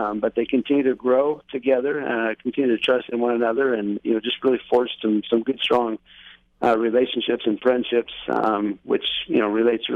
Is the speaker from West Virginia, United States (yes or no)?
no; Oakridge, Oregon, United States; Yeah, and I grew up actually in Oak Ridge, a few miles southeast of here, small logging town